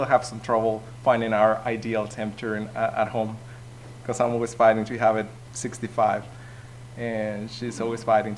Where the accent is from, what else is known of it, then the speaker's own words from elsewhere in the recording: Mexico; also born or lived in Canada; I'm originally from Mexico and from a very hot side of Mexico